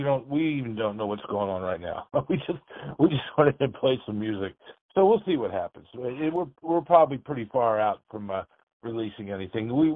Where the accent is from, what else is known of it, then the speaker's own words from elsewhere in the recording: Philadelphia, Pennsylvania, United States; I grew up on the East Coast. I'm a Philadelphia guy, which meant I got down to Florida more than once during my formative years during spring break.